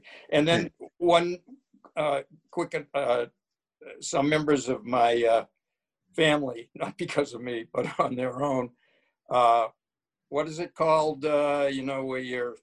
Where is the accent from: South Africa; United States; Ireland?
Ireland; I'll preface it by saying I'm Irish, and I was in politics for a number of years.